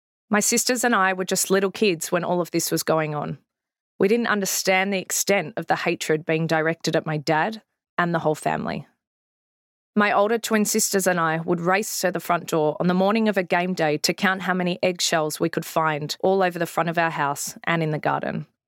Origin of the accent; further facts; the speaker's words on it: Melbourne, Victoria, Australia; with most of my childhood spent growing up in Melbourne, the heart of AFL